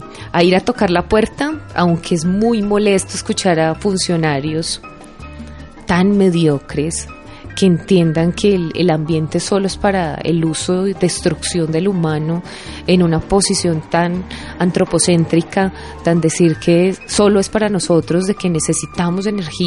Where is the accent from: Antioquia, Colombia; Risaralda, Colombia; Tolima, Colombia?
Antioquia, Colombia; recuperando lo que realmente es un antioqueño sencillo, con su cotidianidad